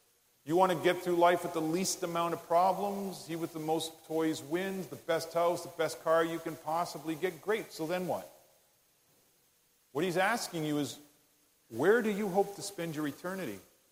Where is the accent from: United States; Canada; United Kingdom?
Canada; Now, I have to laugh as a Canadian.